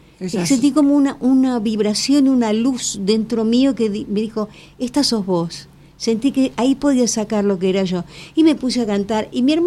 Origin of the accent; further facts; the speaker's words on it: Paraguay; Yo soy paraguaya